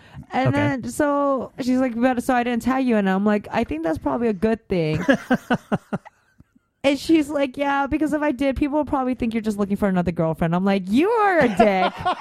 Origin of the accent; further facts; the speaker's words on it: California, United States; I grew up in NorCal and I lived, you know, I love San Francisco.